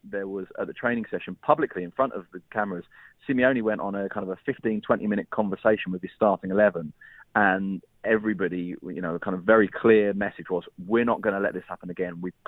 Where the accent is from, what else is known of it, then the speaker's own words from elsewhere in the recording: England, United Kingdom; And I suppose this is where I'm in that kind of weird sort of halfway house between being English and Spanish, in that I don't think that's a yellow card. Maybe that's because I'm too English.